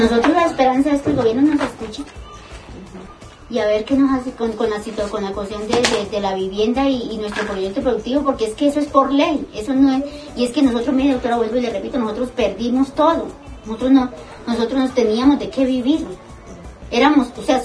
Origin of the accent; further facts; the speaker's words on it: Tolima, Colombia; Hay otra gente que viene del Meta, en iguales de condiciones como venimos nosotros del Tolima.